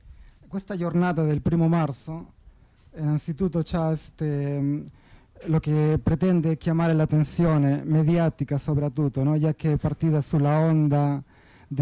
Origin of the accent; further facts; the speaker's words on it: Peru; Italian is a second language; innanzitutto parlo anche come un lavoratore emigrante, sono del Perù